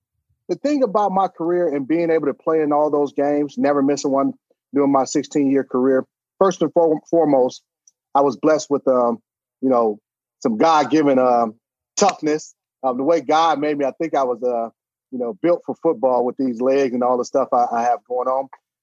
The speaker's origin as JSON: {"language": "English", "town": "Cleveland", "region": "Ohio", "country": "United States", "tie": "born or raised there", "said": "I remember Jack Lambert because growing up in Cleveland as a huge, huge Browns fan, I did not like the Pittsburgh Steelers"}